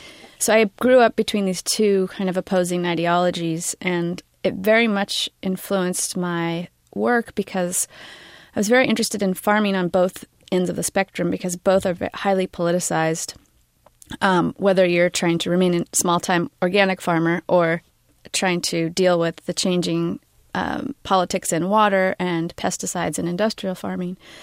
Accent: California, United States; the name actually came from my childhood background, where I grew up in the San Joaquin Valley of California.

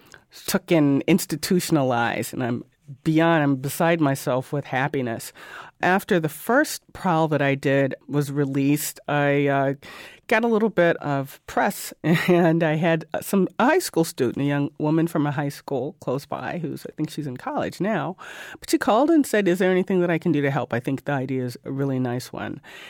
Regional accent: Cleveland, Ohio, United States; when I told folks I was from Cleveland, you have the Cleveland Arcade.

